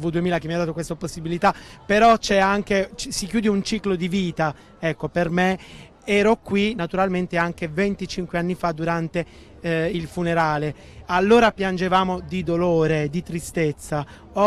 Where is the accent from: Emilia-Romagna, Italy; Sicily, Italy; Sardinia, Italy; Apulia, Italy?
Apulia, Italy; Giovinazzo; io sono di Giovinazzo, quindi uno dei quattro paesi che compongono la diocesi di Molfetta